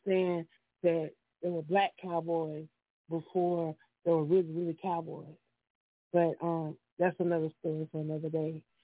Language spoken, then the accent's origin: English; South Carolina, United States; Of course, I'm from the country. I'm from the South, and music is a part of our culture here in South Carolina